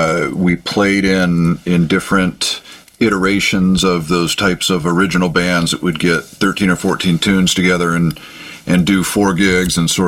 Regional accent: Ann Arbor, Michigan, United States; I grew up in Ann Arbor, and I have always, for the most part, lived in Washtenaw County

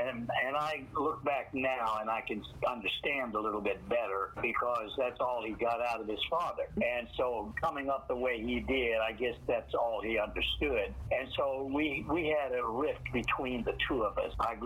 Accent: Halifax, Nova Scotia, Canada; born there; I was born in Halifax, actually in the charity ward of the Salvation Army Hospital there in Halifax in 1936.

